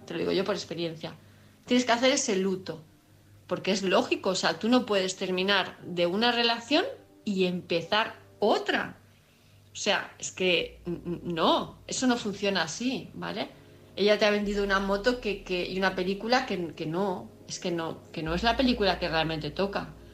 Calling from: Palma, Balearic Islands, Spain; de Palma de Mallorca.

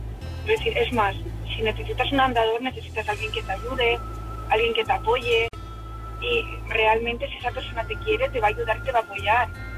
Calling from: Barcelona, Catalonia, Spain; llamo de Barcelona.

